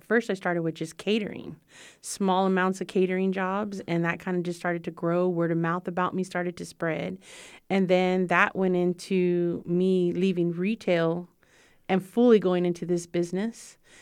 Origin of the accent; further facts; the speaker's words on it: California, United States; I'm more Californian style because that's where I grew up. That's where I was born and raised.